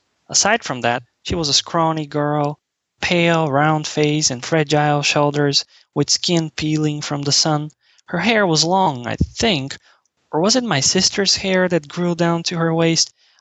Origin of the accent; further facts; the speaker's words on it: Bulgaria; All of this just gave me the reason to look back to my home country and to write about Bulgaria.